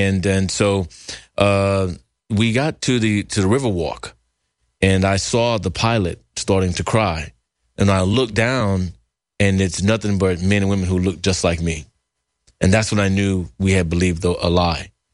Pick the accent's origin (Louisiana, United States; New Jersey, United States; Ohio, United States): Louisiana, United States; And for me, I'm actually I'm from Louisiana originally.